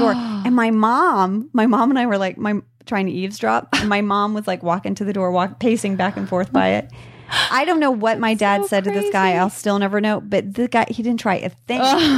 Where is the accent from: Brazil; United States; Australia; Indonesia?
Indonesia; I just didn't have any of that growing up in Indonesia.